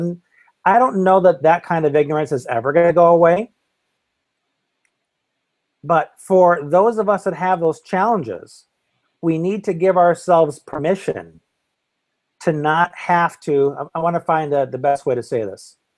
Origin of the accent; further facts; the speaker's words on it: United States; I'm as stubborn American male as anyone else.